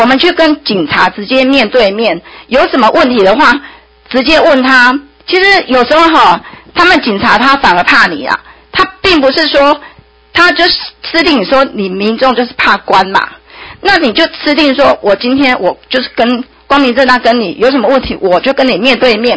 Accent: Taiwan

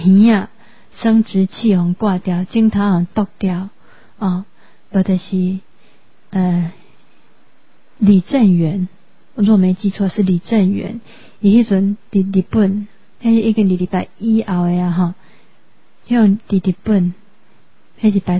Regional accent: Taiwan; 难道我们台湾人还能够不醒吗？台湾人能够把这些历史忘记吗？

